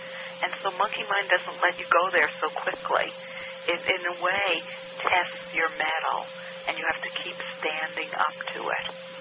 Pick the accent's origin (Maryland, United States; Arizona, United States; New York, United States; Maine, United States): New York, United States; Brooklyn; born there; I was born in Brooklyn, New York.